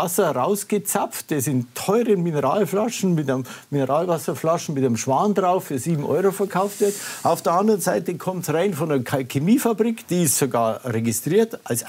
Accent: Bavaria, Germany; ich komme aus dem Landkreis Ebersberg. Und da wohne ich seit 1987

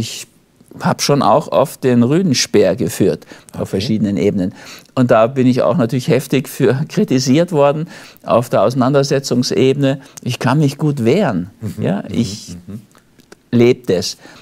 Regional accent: Austria; Und für mich als Österreicher auch relativ hilfreich.

